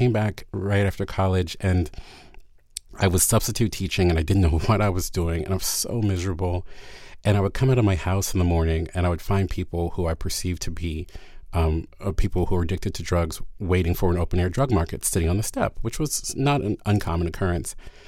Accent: Baltimore, Maryland, United States

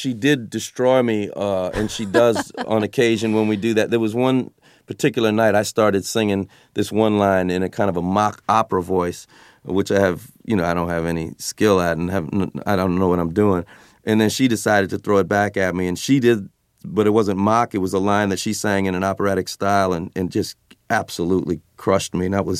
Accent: the South, United States; We're both from the South.

